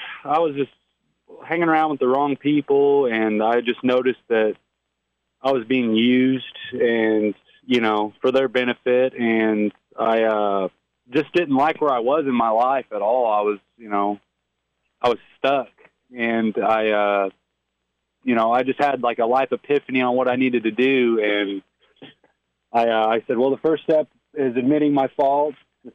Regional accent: Carterville, Illinois, United States; I'm from Carterville, Illinois.

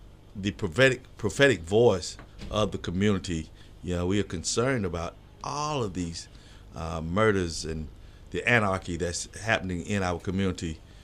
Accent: Columbus, Georgia, United States; Born and raised in Columbus, Georgia.

